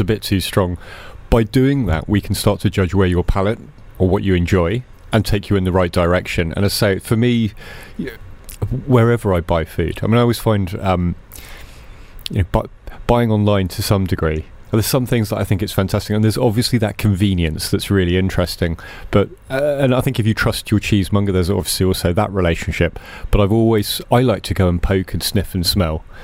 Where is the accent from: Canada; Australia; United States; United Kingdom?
United Kingdom; England; I'm an Englishman